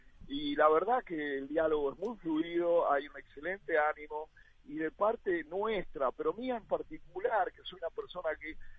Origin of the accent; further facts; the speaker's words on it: Uruguay; como uruguayos bien nacidos no podría ser de otra manera